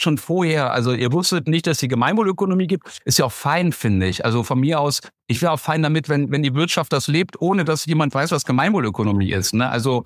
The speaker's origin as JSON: {"language": "German", "town": "Rösrath", "region": "North Rhine-Westphalia", "country": "Germany", "tie": "born or raised there", "said": "ich bin in Rösrath groß geworden"}